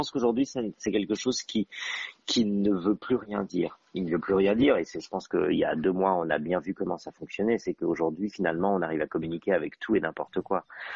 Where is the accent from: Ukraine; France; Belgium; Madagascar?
Madagascar; born there; Ça reste ma terre natale et c'est un territoire, effectivement, un territoire et j'ai beaucoup d'attachements avec ce territoire.